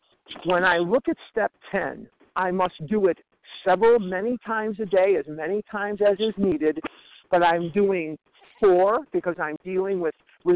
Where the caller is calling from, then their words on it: Scottsdale, Arizona, United States; I'm calling from Scottsdale, Arizona.